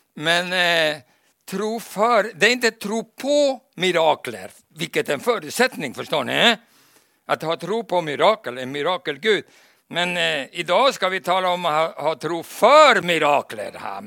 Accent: Chile; moved away as an adult; Så jag föddes i Chile och växte upp där. Och kom till Stockholm för att studera till musikpedagog på musikhögskolan.

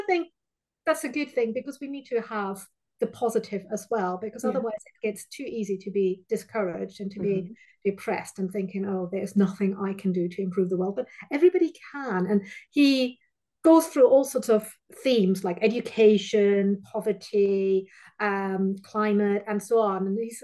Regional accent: Germany; because I come originally from Germany, so I was a bit older than most of my peers when I joined.

